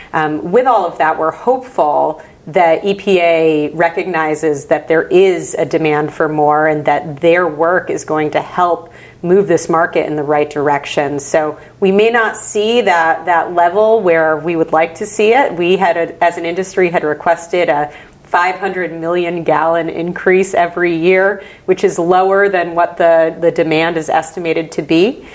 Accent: Connecticut, United States; I grew up in Connecticut. I was a city kid, that's for sure, but worked for a long time for members of Congress from Connecticut.

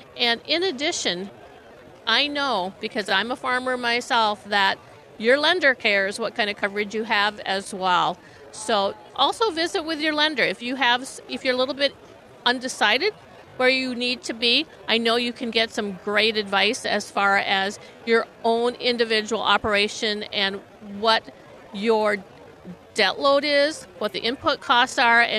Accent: South Dakota, United States; are you from South Dakota? And we go, yes, well, I'm from Brown County.

